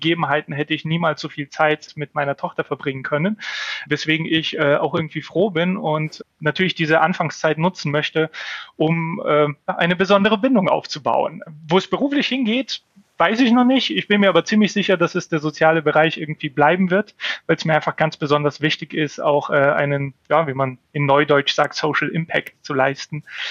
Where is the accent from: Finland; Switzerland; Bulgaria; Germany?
Bulgaria; moved away; Von dem, was ich als meine Heimat in Bulgarien beschreiben würde, ist leider nicht mehr viel da.